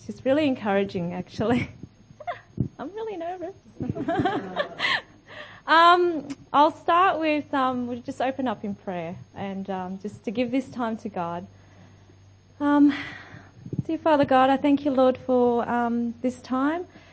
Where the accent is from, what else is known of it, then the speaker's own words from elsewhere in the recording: Australia; And also just opportunity growing up in Australia, a really, really great opportunity.